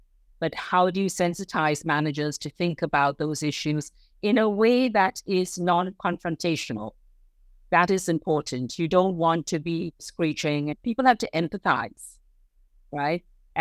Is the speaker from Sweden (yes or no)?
no; India; for me to go there as an Indian woman and talk about this museum and what we're doing and all, it was an amazing experience.